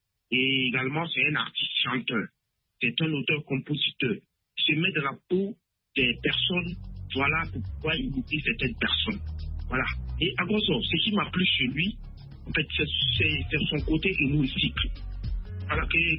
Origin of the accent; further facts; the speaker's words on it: Côte d’Ivoire; born there; je suis originaire de Koudoukou, né en Côte d'Ivoire.